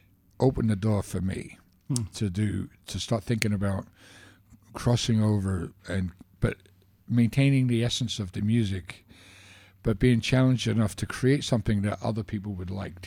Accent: London, United Kingdom; born there; accent: Cockney; moved away as an adult; I was born in London, you know, so this is why I talked.

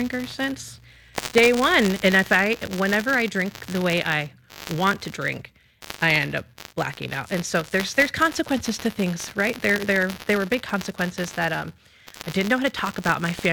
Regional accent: New Jersey, United States; And so I grew up in New Jersey, and my town, I could see New York from my town.

